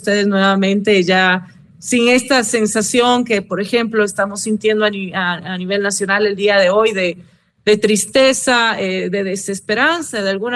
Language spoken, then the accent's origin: Spanish; Ecuador; y que los ecuatorianos, como los latinoamericanos, en general los buenos, somos más que los malos